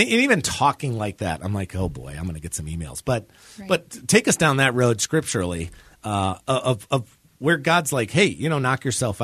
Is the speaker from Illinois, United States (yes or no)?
yes; Chicago, Illinois, United States; But see, I'm a Midwestern Chicago.